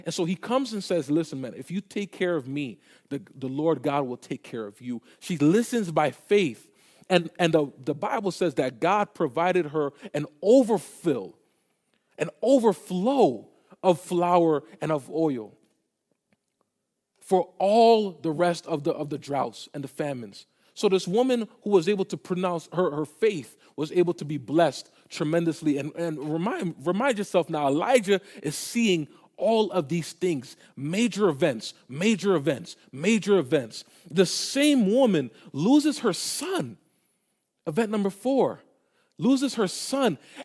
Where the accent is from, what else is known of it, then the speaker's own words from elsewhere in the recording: New York, United States; I grew up in New York, and there's a lot of times I would feed birds.